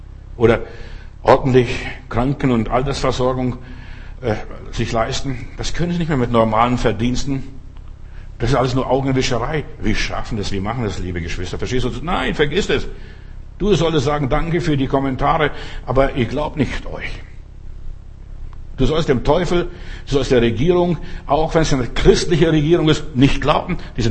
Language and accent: German; Bavaria, Germany; ich bin in Bayern auch groß geworden und ein bisschen aufgewachsen